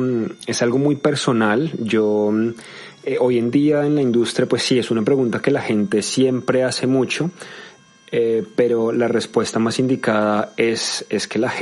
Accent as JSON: {"language": "Spanish", "country": "Colombia", "said": "creo que ya se habrán dado cuenta que soy colombiano. En mi país, la forma en la que todo el mundo toma whisky es con hielo."}